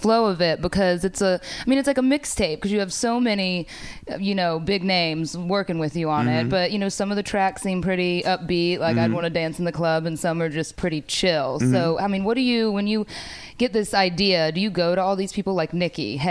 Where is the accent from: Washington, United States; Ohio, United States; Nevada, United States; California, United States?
Ohio, United States; No, I'm from Ohio.